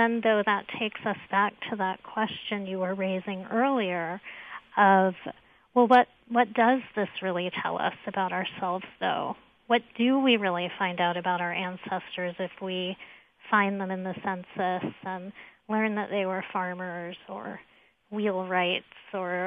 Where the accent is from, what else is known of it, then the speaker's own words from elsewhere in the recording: Miami, Florida, United States; And I remember being a child and being, you know, growing up in Miami, you know, it wasn't exactly the Deep South.